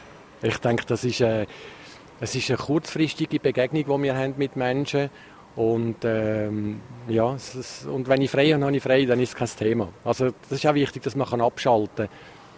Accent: Zurich, Switzerland; Dass jemand im Haus, wo ich aufgewachsen bin, in Zürich, runtergekommen ist mit einem Zeitungsartikel

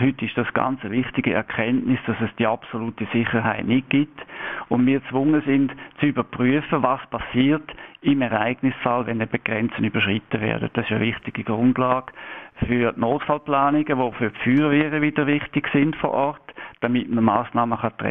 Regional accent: Switzerland; Bei uns in der Schweiz

